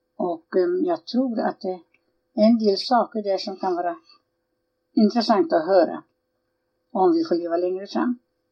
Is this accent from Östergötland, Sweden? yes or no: yes; Bersbo, Östergötland, Sweden; Ja, sen flyttade vi till barnstugan och där växte jag upp. Och platsen heter Bersbo och där är en massa gruvor.